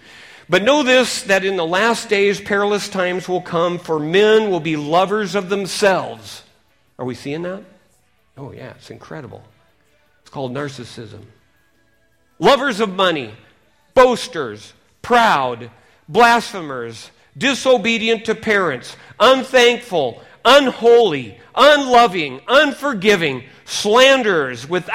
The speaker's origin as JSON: {"language": "English", "town": "Seattle", "region": "Washington", "country": "United States", "tie": "born or raised there", "said": "Now, I was raised on Puget Sound in Seattle, and I'm telling you, when the waves are there, you're not going to walk on any rocks"}